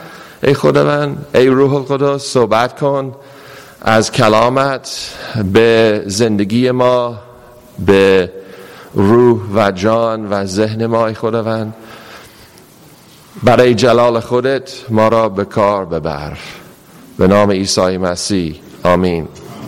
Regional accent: Atlanta, Georgia, United States; Persian is a second language; در آتلانتا، شهر خودم

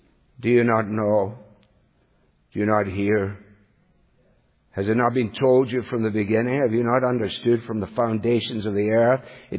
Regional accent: Glasgow, Scotland, United Kingdom; born there; Now, I was born in Glasgow.

